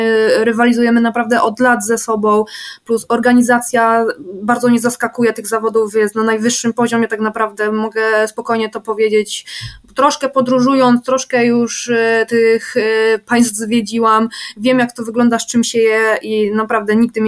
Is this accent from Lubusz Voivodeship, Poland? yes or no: no; Rzeszów, Subcarpathian Voivodeship, Poland; now in Łódź, Poland; Tak naprawdę siedzę tutaj już 3 lata, ale zostawiłam wszystko, co miałam. Pochodzę z Rzeszowa, tam też aktualnie moja rodzina właśnie przebywa